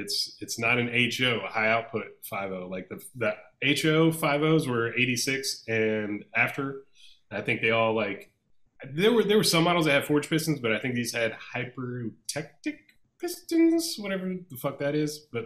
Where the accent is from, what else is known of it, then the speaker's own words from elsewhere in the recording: Atlanta, Georgia, United States; I had a neighbor growing up in Atlanta that was a little person